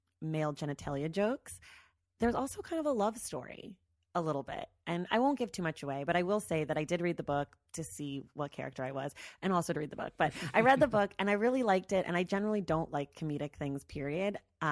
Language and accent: English; Ireland; I'm Irish.